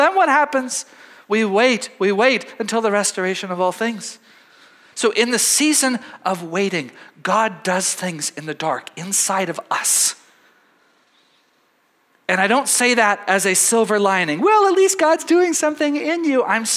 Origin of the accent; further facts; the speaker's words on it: United States; this thing that I'm not used to as an American.